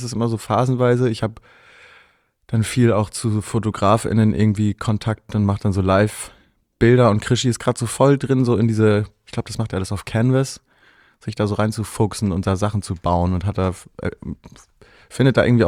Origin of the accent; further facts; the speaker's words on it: Volksdorf, Hamburg, Germany; Also Stromzäune gab es bei uns in Volksdorf tatsächlich auch. Also es gab ja so die ersten Weiden.